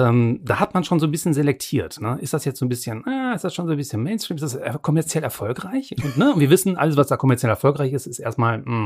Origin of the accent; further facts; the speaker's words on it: Bonn, North Rhine-Westphalia, Germany; ich komme ja aus Bonn, da bin ich ja geboren worden